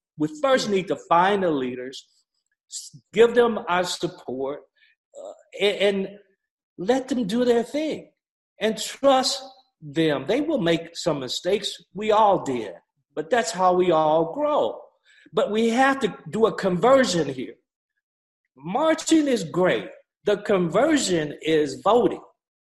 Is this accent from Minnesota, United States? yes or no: no; Gaston, Alabama, United States; I grew up in Gaston, Alabama, 1952. I never went to a Black school.